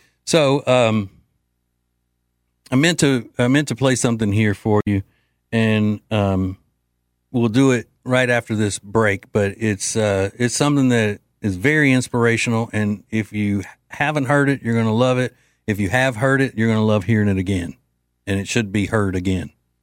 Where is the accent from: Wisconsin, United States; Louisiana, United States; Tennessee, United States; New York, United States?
Louisiana, United States; once it became a law in my home state of Louisiana